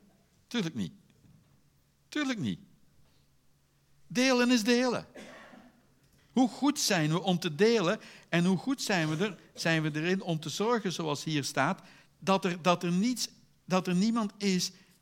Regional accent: Netherlands; En wat zijn wij Nederlanders daar moeilijk in?

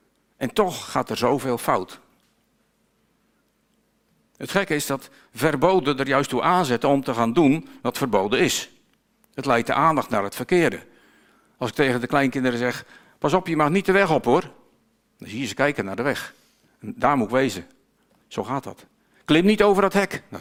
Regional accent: Netherlands; Ik ben een Nederlander onder de Nederlander, een mens onder de mensen.

